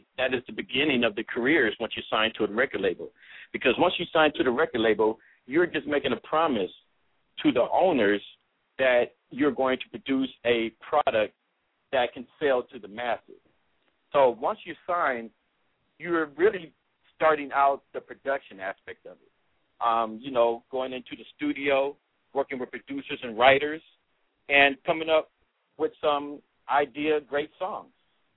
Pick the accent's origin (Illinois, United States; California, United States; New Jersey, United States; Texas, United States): California, United States; Pasadena; I was raised in Pasadena, California, with a single parent.